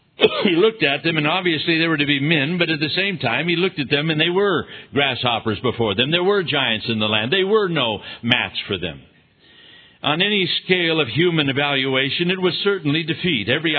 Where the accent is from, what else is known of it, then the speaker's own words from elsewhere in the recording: Ireland; I'm Irish. I've got red hair or something. It just comes with me. I'm a born fighter.